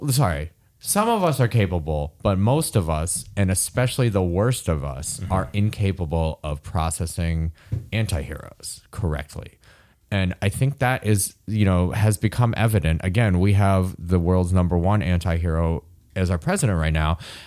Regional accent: Michigan, United States; I remember watching that because I grew up in Michigan, right?

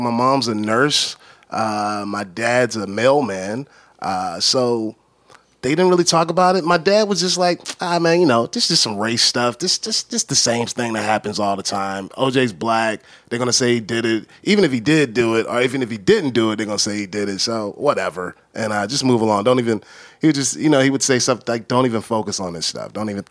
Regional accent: Newport News, Virginia, United States; I grew up in Virginia. I grew up in Newport News, Virginia. I grew up in the same town as Michael Vick and Allen Iverson, if that puts anything on where I grew up at.

